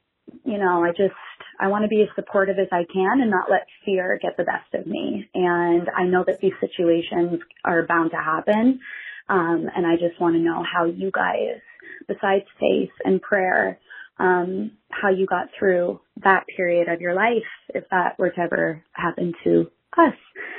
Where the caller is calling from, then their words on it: Ontario, Canada; I'm calling from Ontario, Canada.